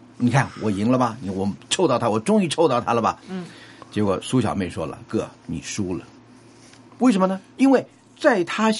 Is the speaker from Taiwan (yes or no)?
no; China